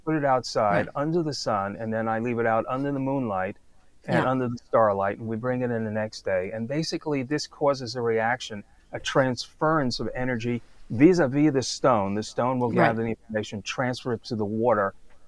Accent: Brooklyn, New York, United States; So when I moved from the East Coast, I grew up in Brooklyn and taught science in Brooklyn.

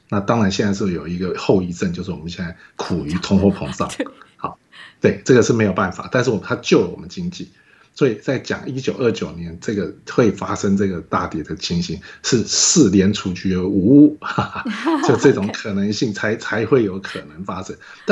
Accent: Taiwan; 我是台湾人

